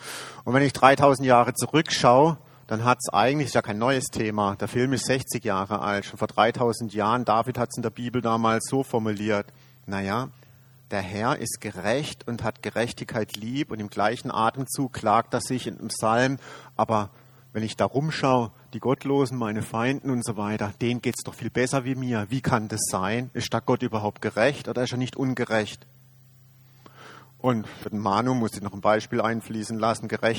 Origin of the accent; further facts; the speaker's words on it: Germany; born there; Die Kriege, ich bin in Deutschland geboren, ist das nicht ungerecht, dass meine Kinder hier aufwachsen können